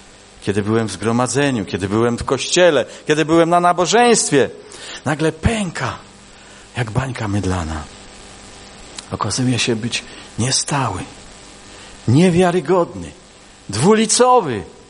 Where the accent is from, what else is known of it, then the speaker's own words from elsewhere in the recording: Cieszyn, Silesian Voivodeship, Poland; born there; Wiecie, ja się urodziłem w Cieszynie, 200 metrów od tego mostu.